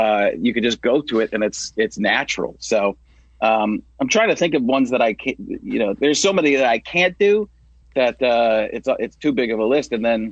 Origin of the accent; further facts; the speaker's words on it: Waukesha, Wisconsin, United States; So we grew up in Waukesha, Wisconsin.